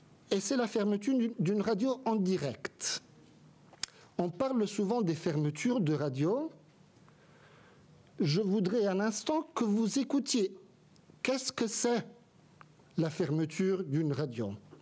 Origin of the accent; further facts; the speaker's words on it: Italy; French is a second language; Comme tout d'ailleurs en Italie, hein. Je suis italien.